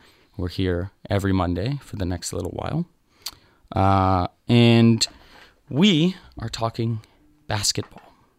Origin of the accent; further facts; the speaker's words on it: Toronto, Ontario, Canada; I come from Toronto. Toronto, Ontario. Goat City.